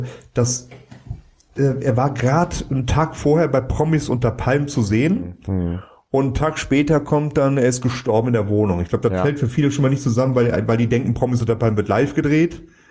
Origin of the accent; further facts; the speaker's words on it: Cologne, North Rhine-Westphalia, Germany; so als Kölsche